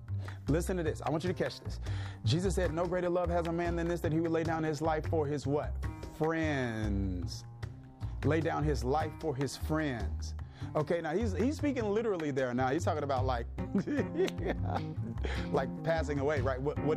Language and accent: English; Mississippi, United States; We had this saying growing up in Mississippi, you can't get blood out of a turnip, right?